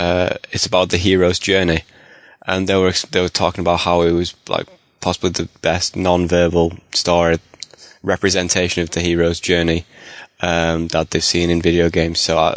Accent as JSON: {"language": "English", "region": "Yorkshire and the Humber", "country": "United Kingdom", "said": "As a Yorkshireman myself, I've been looking very excitedly towards this one."}